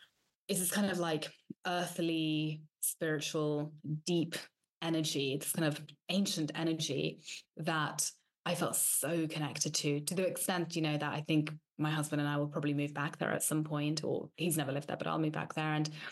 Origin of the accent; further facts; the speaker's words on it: England, United Kingdom; also born or lived in Slovakia; I wasn't baptized or anything as a child growing up in Slovakia. Then growing up in England, I went to a Church of England school.